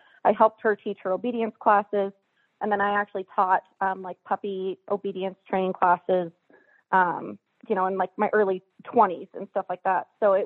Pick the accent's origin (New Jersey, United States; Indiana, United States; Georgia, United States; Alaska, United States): Alaska, United States; Sitka; Well, okay. So, I'm originally from Sitka, Alaska. And so there's nothing to do there other than hunt or fish.